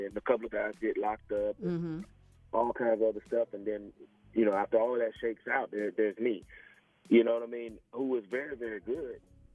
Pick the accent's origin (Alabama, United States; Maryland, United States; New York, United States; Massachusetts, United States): Alabama, United States; Wetumpka; because I'm from Alabama, small country town.